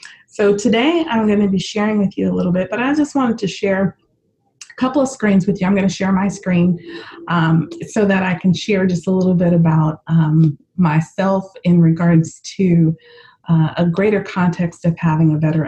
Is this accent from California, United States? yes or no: yes; Daly City, California, United States; As I said, I grew up here in Daly City, just a little bit of ways from where you all are, and went to school at high school in San Francisco